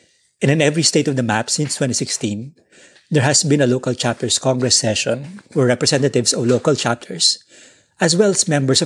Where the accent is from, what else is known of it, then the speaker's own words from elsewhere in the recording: Philippines; I am from the Philippines.